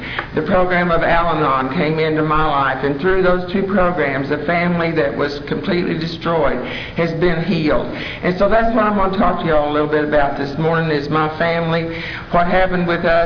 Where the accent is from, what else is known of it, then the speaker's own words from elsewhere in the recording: Mounds, Oklahoma, United States; I'm from Mounds, Oklahoma.